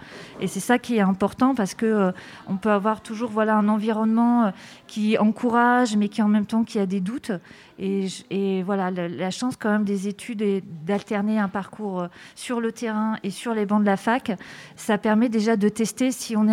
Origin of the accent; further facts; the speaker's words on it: Châteauroux, Centre-Val de Loire, France; born there; Alors j'ai commencé dans ma ville natale à Châteauroux.